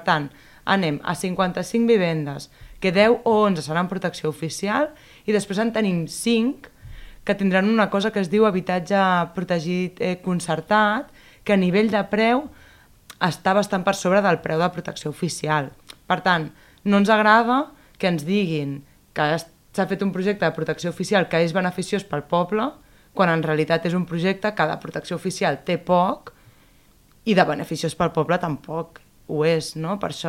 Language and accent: Catalan; Sant Andreu de Llavaneres, Catalonia, Spain; Perquè jo sóc de Llavaneres